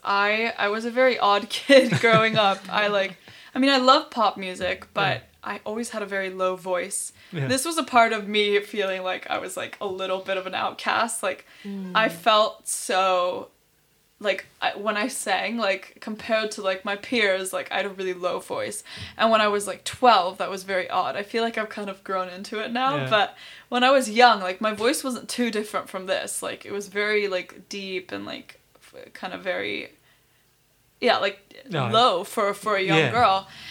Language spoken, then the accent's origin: English; Iceland; also born or lived in Washington, D.C., United States; So I grew up moving back and forth from Washington, D.C. to Iceland. Mm-hmm. I was born in Iceland, though, and spent, like, the bulk of my childhood here.